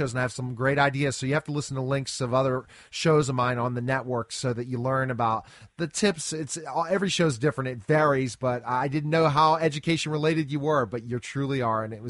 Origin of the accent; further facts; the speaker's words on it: Pittsburgh, Pennsylvania, United States; I'm from Pittsburgh, by the way, and kind of really get into this.